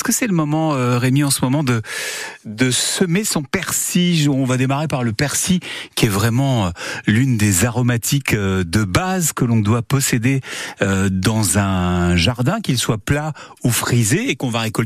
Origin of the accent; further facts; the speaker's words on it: France; Enfin, chez nous, en France en tout cas.